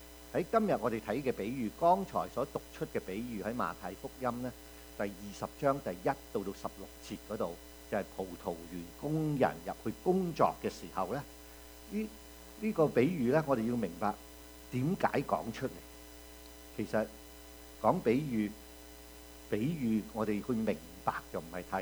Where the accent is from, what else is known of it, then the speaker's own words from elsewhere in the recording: China; 我们中国人很懂打算盘的，我们精打细算的